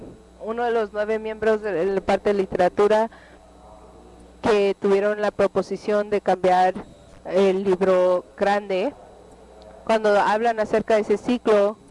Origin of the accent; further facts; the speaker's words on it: Arizona, United States; also born or lived in San Diego; Soy de Arizona, formalmente de Imperial de San Diego. Y estoy allí como a los 20 algo años.